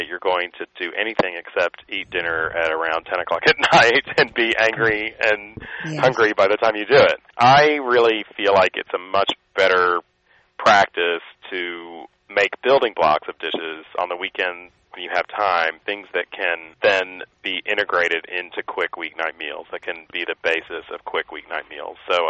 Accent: Texas, United States; also born or lived in Maine; I grew up in West Texas, but I have traveled a lot, and I've gotten inspired by food in many parts of the world.

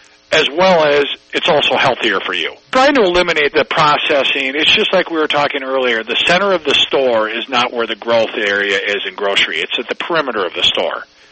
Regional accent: Wisconsin, United States; I'm from Wisconsin, so I know a thing or two about cheese.

